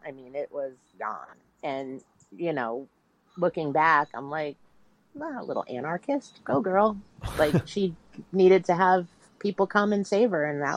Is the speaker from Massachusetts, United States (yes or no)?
yes; Holyoke, Massachusetts, United States; also born or lived in Northampton, United States; And, you know, I grew up in Holyoke, Mass. And then my mom transferred me out in 10th grade and we moved to Northampton, Mass.